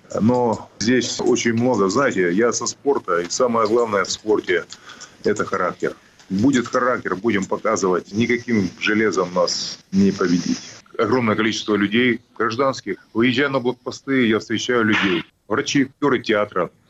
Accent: Ukraine; я горжусь, что я украинец. Я горжусь то, что я принадлежу к той нации

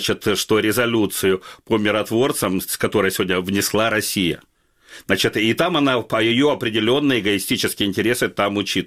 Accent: Starobilsk, Luhansk Oblast, Ukraine; я сам выходец из Старобельска

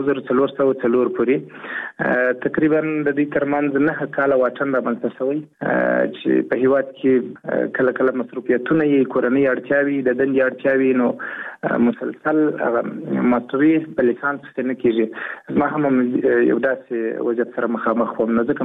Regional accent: Nawa, Helmand, Afghanistan; د هلمند ولایت د ناوی ولسوالۍ يم. په هلمند کې زیږیدلی يم او لومړنۍ زده کړې مې د شونځي زده کړې په هلمند کې کړې

